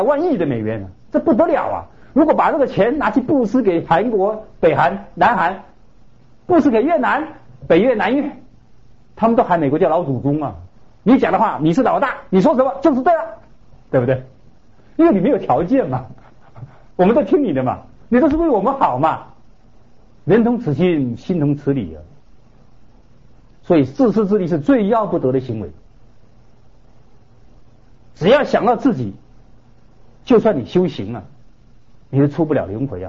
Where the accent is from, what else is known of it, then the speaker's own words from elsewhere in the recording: Taiwan; 我们台湾这么多风灾，是不是我们台湾人智慧不够啊？